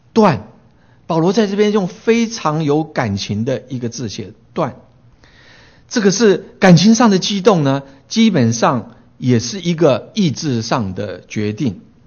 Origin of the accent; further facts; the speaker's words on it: Taiwan; 我也关心我成长的台湾，